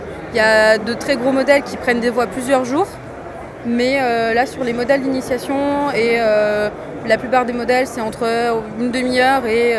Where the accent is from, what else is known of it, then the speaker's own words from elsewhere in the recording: Lyon, Auvergne-Rhône-Alpes, France; Et je viens de Lyon